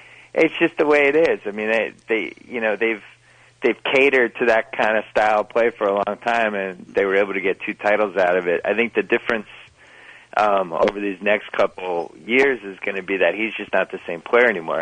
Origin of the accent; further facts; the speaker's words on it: Boston, Massachusetts, United States; Yeah, I'm from Boston. What do you want?